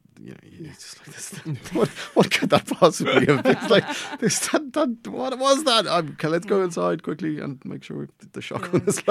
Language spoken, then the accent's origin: English; Dundrum, Leinster, Ireland; I live not too far from Ralph Harman Castle, and I grew up in Dundrum